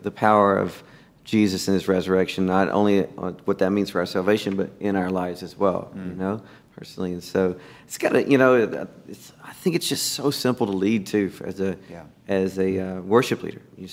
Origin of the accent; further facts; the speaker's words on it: Texas, United States; I'm from Texas.